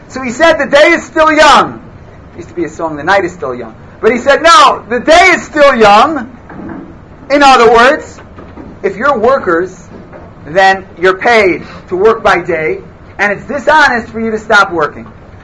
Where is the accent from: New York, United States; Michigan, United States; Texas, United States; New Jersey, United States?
New York, United States; "Oh, where are you from?" "Oh, I'm from New York."